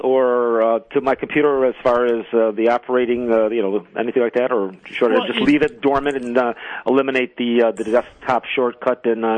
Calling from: Rochester, New York, United States; The Flower City.

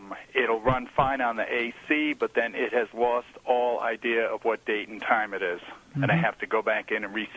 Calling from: Greece; Hi, I'm calling from Greece.

